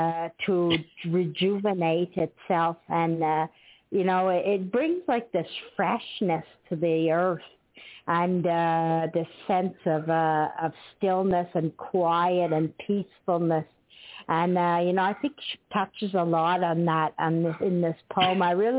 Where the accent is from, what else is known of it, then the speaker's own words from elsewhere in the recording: Canada; we're both from Canada, me and Robbie, and you know, I get where he's coming from because you know I live in Quebec here